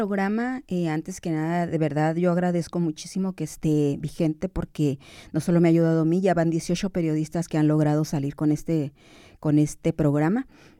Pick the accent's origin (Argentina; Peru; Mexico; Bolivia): Mexico; Hermosillo, Sonora; se parece mucho a mi ciudad de Hermosillo, el calor.